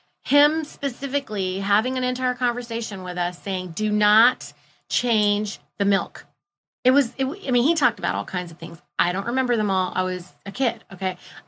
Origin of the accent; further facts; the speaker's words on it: India; I was very fortunate because, you know, we're Indian. Indian people are mostly vegetarian.